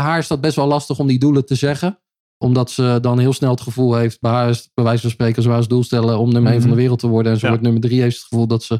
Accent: Rotterdam, South Holland, Netherlands; now in Amsterdam, Netherlands; Ja, ik ben lekker die in Amsterdam gaan wonen. Yes, ik ben een echte Rotterdammer.

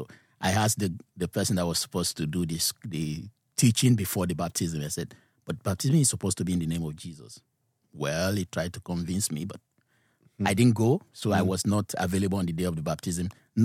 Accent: Nigeria; born there; Yes, I was born in Nigeria.

